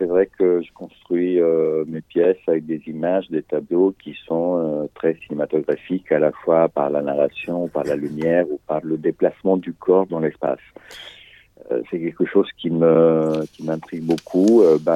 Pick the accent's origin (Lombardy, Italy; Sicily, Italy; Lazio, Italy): Sicily, Italy; j'ai grandi en Italie, en Sicile, dans les années 80-90, où la mafia était assez présente.